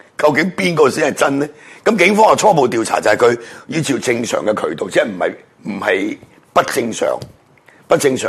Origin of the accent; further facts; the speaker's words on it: Hong Kong; 嗱呢啲我又系我哋香港人好熟悉噶啦，系咪？